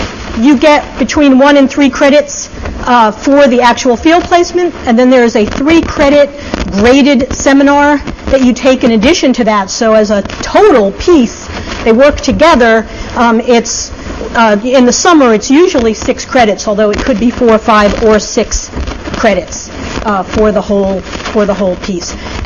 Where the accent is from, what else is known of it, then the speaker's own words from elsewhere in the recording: New York, United States; I'm going to talk really fast because I'm from New York.